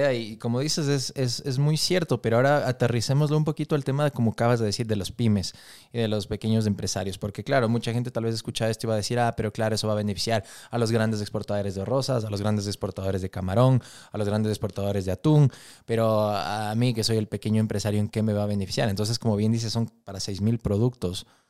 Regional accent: Ecuador; now in Los Angeles, United States; como ecuatoriano, yo vivo en Los Ángeles

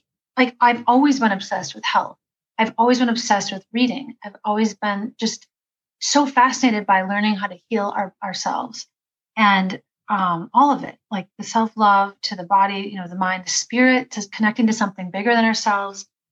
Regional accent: Green Bay, Wisconsin, United States; I grew up in Green Bay, Wisconsin, a very conservative place. We were like the freaks of our Catholic school

